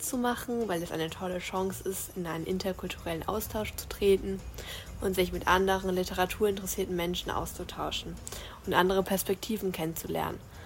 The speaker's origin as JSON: {"language": "German", "country": "Germany", "said": "ich bin 18 Jahre alt und ich komme aus Deutschland, habe jedoch noch Familie in Italien."}